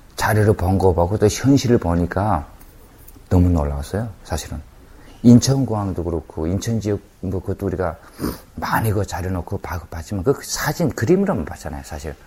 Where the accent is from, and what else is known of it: North Korea